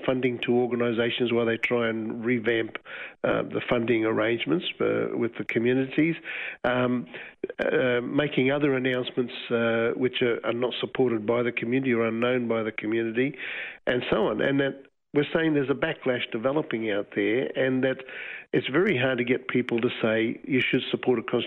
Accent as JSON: {"language": "English", "region": "Queensland", "country": "Australia", "said": "I'm from the Gubbi Gubbi Butchala peoples up in southeast Queensland, Mary River, Fraser Island region."}